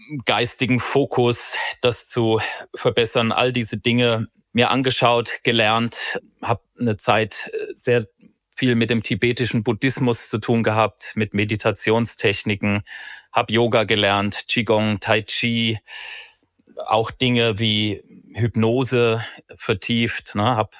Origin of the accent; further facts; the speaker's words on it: Marburg, Hesse, Germany; Ich bin in Marburg schwerpunktmäßig aufgewachsen. Da habe ich meine Schulzeit verbracht und habe da Abitur gemacht auch.